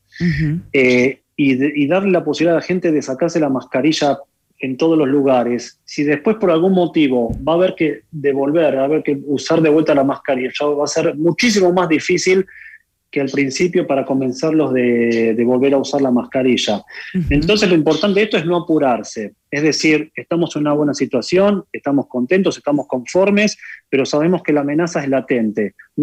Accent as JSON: {"language": "Spanish", "country": "Argentina", "tie": "born or raised there", "lives_now": "Israel", "said": "entre ellos a mi país, Argentina, de donde soy oriundo."}